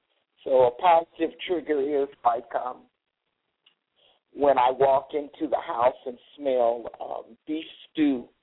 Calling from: Chicago, Illinois, United States; Okay. I'm calling in from Chicago.

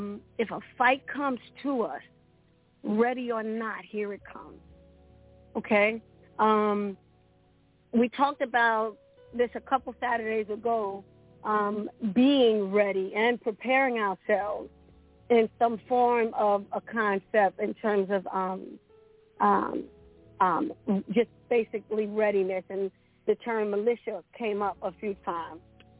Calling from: Richmond, Virginia, United States; I'm calling actually from Richmond, Virginia.

